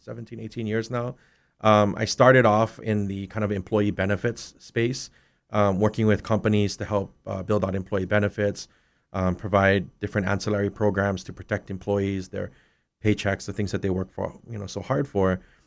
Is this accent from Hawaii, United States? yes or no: yes; Kona, Hawaii, United States; also born or lived in Hilo; I was born and raised in Kona until about 12 years old. And then I moved to the Hilo side when I was about 12, 13.